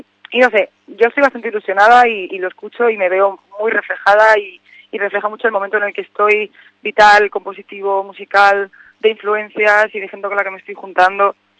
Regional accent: Madrid, Community of Madrid, Spain; Mira que soy muy, muy madrileña

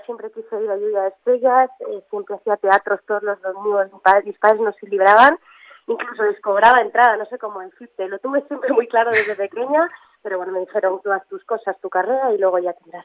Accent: Cantabria, Spain; yo soy del norte, yo soy prima hermana vuestra, yo soy de Cantabria

